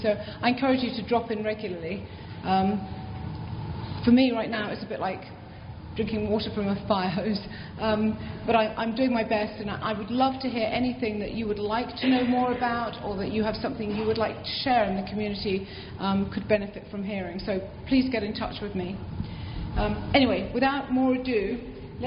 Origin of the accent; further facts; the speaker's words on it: United Kingdom; accent: British; now in Buffalo, United States; but I've been in Buffalo 20 years, but I am told that my British accent remains pretty strong.